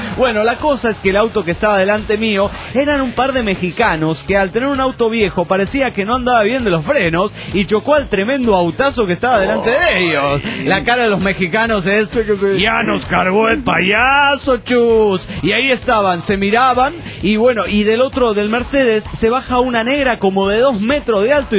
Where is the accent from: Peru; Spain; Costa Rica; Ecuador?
Peru; vengo del Perú, soy totalmente uno legalizado.